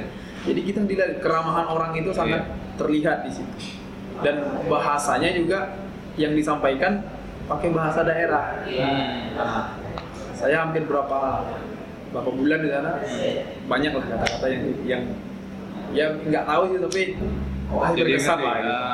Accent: Pematangsiantar, North Sumatra, Indonesia; Kampung saya asli dari Siantar.

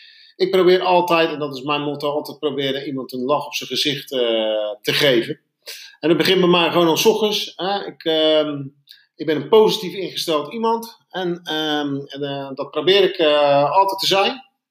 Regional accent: Ridderkerk, South Holland, Netherlands; Ik werk zelf in Delft. En ik kom zelf uit Ridderkerk.

